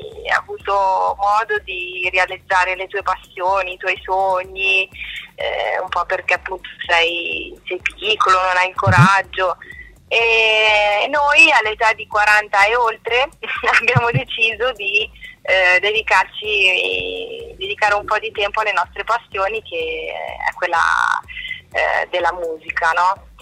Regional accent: Pavia, Lombardy, Italy; Federico e io siamo di Pavia

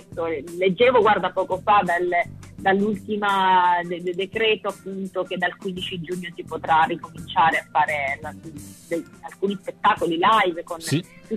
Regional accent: Sicily, Italy; io sono siciliana e sono una molto legata alle mie radici.

